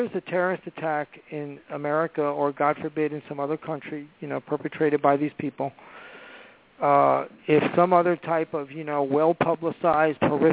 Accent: United States; You know, as an American, it's disgraceful that at such a consequential moment

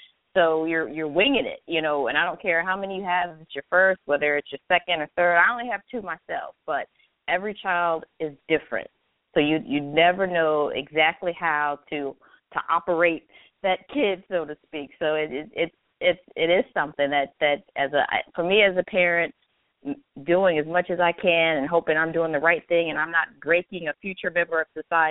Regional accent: East Coast, United States; also born or lived in North Dakota; now in Texas, United States; I'm from the East Coast. Spent 18 years of my life there. Lived 4 years in North Dakota.

